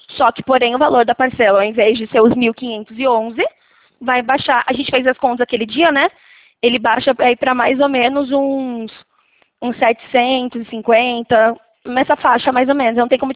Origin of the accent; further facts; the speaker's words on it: Leme, São Paulo, Brazil; Eu sou de Leme, a cidade do lado de Araras.